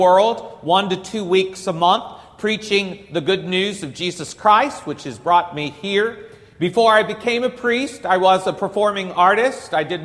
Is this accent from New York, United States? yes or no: no; Lexington, Kentucky, United States; I'm from Lexington, Kentucky.